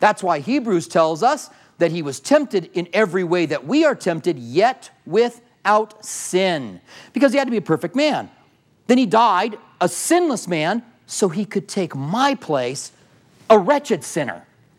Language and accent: English; Albuquerque, New Mexico, United States; When I was a child, I used to lay in the grass in our front yard. I grew up in Albuquerque.